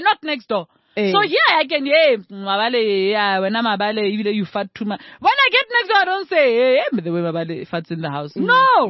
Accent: South Africa; it speaks to our psyche. It speaks to our national pride. You know, it speaks to how we see ourselves as South African.

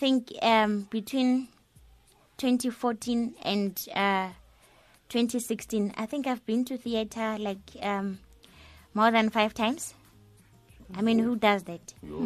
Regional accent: Soweto, Gauteng, South Africa; I'm from Dobsonville, Soweto.

